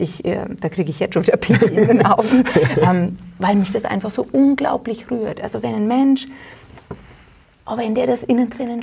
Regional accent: Hollstadt, Bavaria, Germany; now in Wülfershausen, Germany; ich komme ja ursprünglich aus Holstadt und bin dann nach Wülfershausen eben der Liebe wegen gezogen und lebe auch gerne hier.

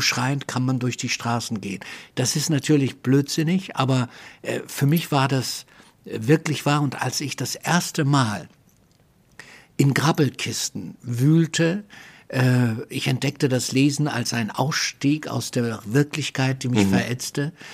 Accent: Munich, Bavaria, Germany; ich bin ja in München aufgewachsen, in München-Moosach.

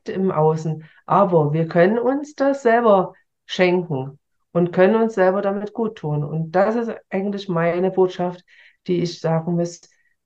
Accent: East Germany, Germany; born there; Wir haben ja schon festgestellt, ich bin im Osten geboren

